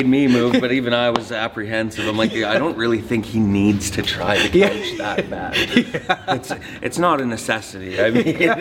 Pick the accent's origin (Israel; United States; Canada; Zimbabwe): Canada; Edmonton, Alberta; I come from Edmonton, Alberta.